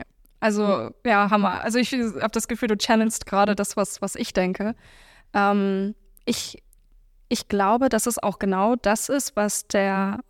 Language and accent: German; Hamburg, Germany; Weil ich komme aus Hamburg und ich bin in Billstedt und Mümmelmannsberg groß geworden.